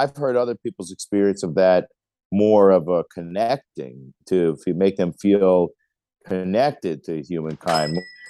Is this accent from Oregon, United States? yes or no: no; Brooklyn, New York, United States; I live because I moved from Brooklyn, New York, to somewhere in Pennsylvania.